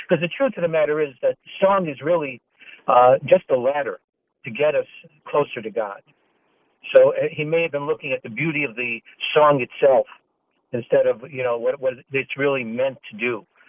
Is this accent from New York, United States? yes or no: no; Detroit, Michigan, United States; I grew up in Detroit and went to Yeshiva Beis Yehuda till I was 13, and then went to Neri Yisrael in Baltimore for a year and a half.